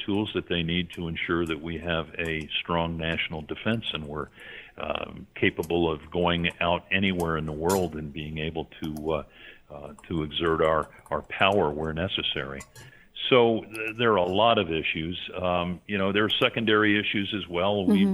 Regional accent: New York, United States; I grew up in a New York metropolitan area myself

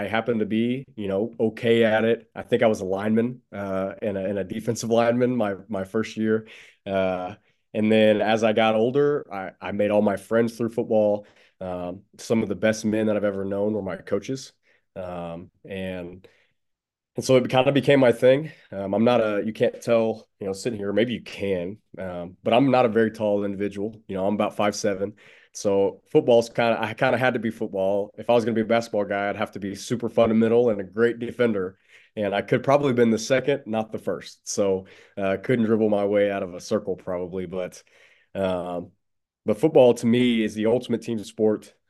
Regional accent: Willow Springs, Missouri, United States; I'm actually from Willow Springs, which is right up the road, real small school.

